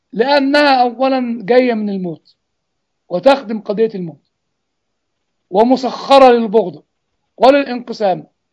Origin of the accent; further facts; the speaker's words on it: Egypt; احنا عندنا في مصر 1400 سنة شتيمة في المحبة واعتبارها ضعف